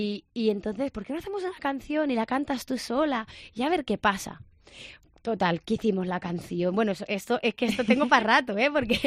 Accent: Segovia, Castile and León, Spain; ya sabéis que yo soy de Segovia.

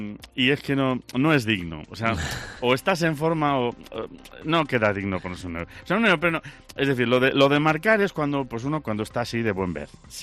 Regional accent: Galicia, Spain; yo soy gallego y esto de bañarse en el Atlántico, pues parece que le curte y le entrena a uno

